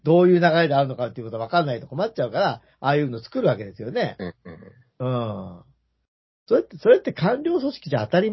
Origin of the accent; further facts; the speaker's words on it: Kansai, Japan; accent: Kansai dialect; 私、実はいつも関西弁話してますけど